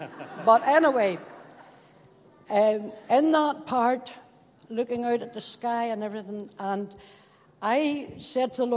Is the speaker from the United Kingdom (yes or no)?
yes; Northern Ireland, United Kingdom; born there; I was born in Northern Ireland on a farm.